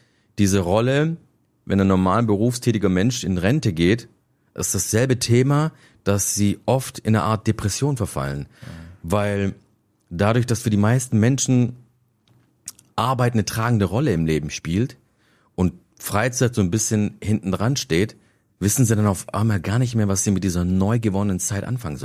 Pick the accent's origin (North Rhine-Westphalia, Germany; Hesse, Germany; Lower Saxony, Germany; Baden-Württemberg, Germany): Baden-Württemberg, Germany; Stuttgart; ich bin ja Stuttgarter.